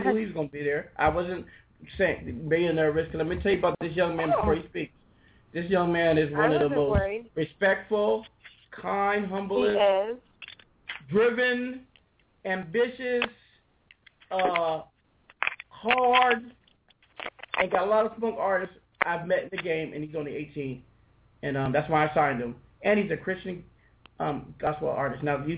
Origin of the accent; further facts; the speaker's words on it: West Coast, United States; Number one, I don't wear sneakers. I'm from the West Coast. I wear tennis shoes.